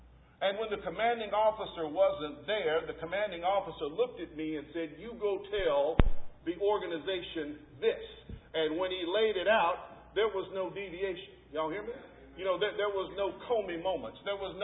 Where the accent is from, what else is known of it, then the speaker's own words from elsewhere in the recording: Texas, United States; Now, when I grew up in Texas, my mom let me go on one occasion to vaccinate sheep.